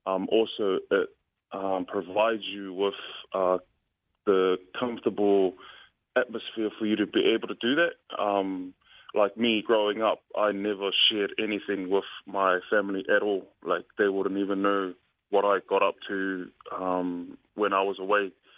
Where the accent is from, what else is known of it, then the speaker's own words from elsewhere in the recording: New Zealand; Born and raised in New Zealand. My parents are from Tonga.